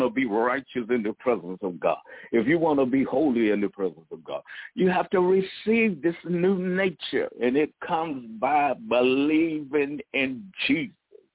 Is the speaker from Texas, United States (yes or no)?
no; Georgia, United States; I'm from Georgia, and they used the word passed away when somebody, you know, go to heaven.